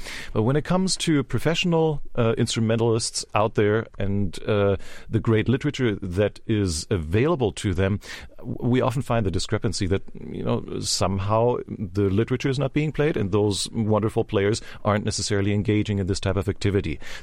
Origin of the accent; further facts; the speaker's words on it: Germany; And growing up in Germany, the natural step in that direction was to become a professional symphony orchestra conductor